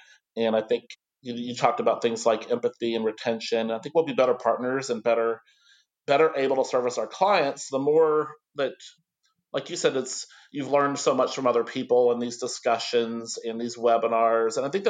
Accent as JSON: {"language": "English", "town": "Fort Knox", "region": "Kentucky", "country": "United States", "tie": "born or raised there", "said": "I grew up near Fort Knox, Kentucky, and the military, it ensures there's a lot of diversity in your community."}